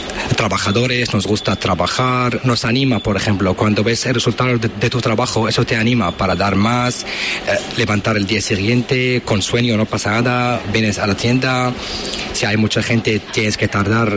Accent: Damascus, Damascus Governorate, Syria; somos de Damasco, uh-huh, de la capital.

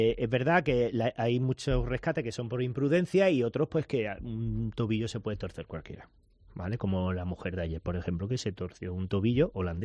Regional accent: Málaga, Andalusia, Spain; Yo ya escalaba antes, como malagueño, ¿no?

